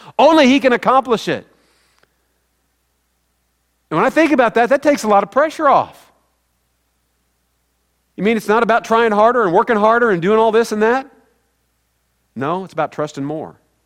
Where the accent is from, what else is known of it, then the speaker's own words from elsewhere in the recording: Missouri, United States; I am from Missouri. So, you know, I'm a little stubborn.